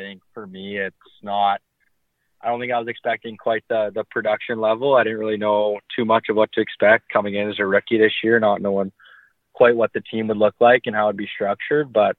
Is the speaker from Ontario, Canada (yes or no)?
no; Lethbridge, Alberta, Canada; also born or lived in Calgary; Yeah, so I was born in Lethbridge, and I was in Lethbridge for, I think, until about high school, where I then moved up to Calgary to go to the Edge school there. So I've kind of been between Lethbridge and Calgary for pretty much most of my life. So kind of Southern Alberta area.